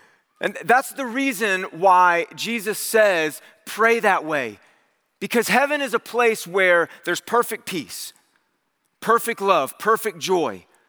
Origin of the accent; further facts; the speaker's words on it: Cleveland, Ohio, United States; Yeah, I can remember as a kid, I grew up in the 80s. I grew up in Cleveland, Ohio.